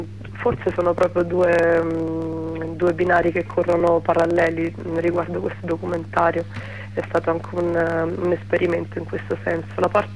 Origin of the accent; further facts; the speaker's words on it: Rome, Lazio, Italy; io sono nata e cresciuta a Roma, però non vivo a Roma più da qualche anno